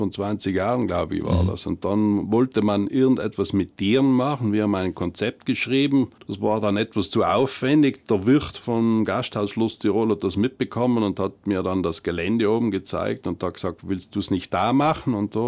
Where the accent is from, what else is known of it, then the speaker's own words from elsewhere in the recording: Trentino-Alto Adige, Italy; Wir fühlen uns in Südtirol extrem wohl und deshalb werde ich meine Heimat so gesehen auch niemals verlassen, wenn ich nicht muss.